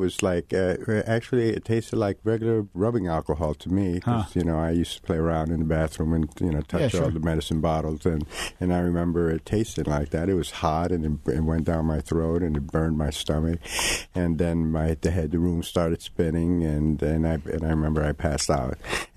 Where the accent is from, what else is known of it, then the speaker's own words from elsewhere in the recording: New York City, New York, United States; I grew up in Spanish Harlem, and prior to that drink, you know, I was a real shy kid.